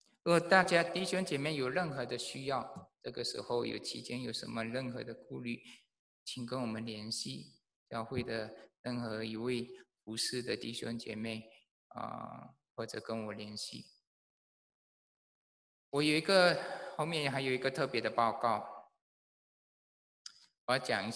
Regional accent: Malaysia; 我不是一个白人，我也不是一个黑人，我是从马来西亚来的华人。

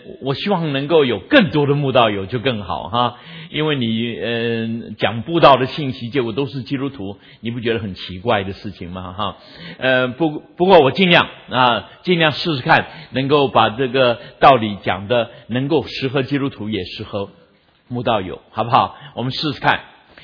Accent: China; born there; moved away; 我出生在中国，但是30年不许可回去，所以已经非常兴奋。

